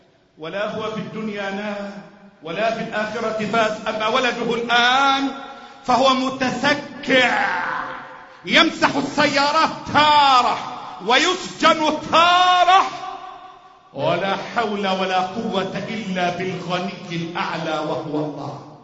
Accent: Egypt; اللهم احفظ بلدنا مصر

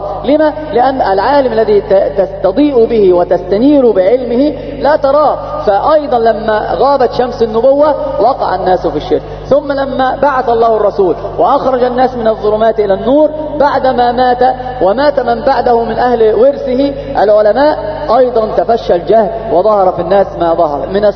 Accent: Egypt; فضرب الودع عندنا في مصر يسمونه يوشوش

